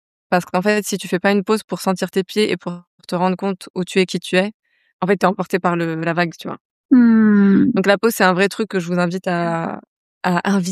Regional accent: Morocco; je suis marocaine, je suis au Maroc d'ailleurs, et Shama aussi. On est toutes les deux dans la même ville.

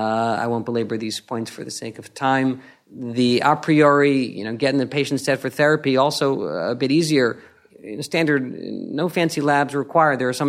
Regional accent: New York, United States; I just want to remind people that I'm from New York. I talk real fast.

